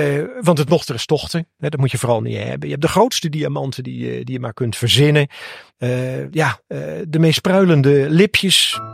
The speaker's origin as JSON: {"language": "Dutch", "country": "Netherlands", "said": "Wij hadden het natuurlijk niet, we zijn Nederlanders."}